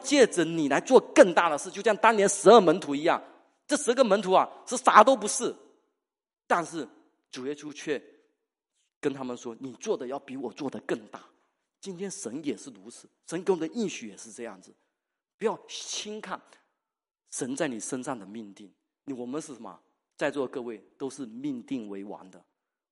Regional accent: Fujian, China; 我们福建人爱拼才会赢

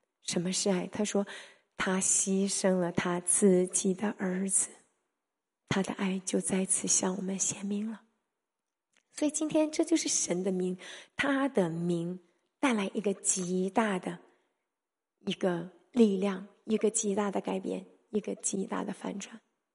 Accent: Northeast China, China; 我们东北人说这个人都不算兄弟

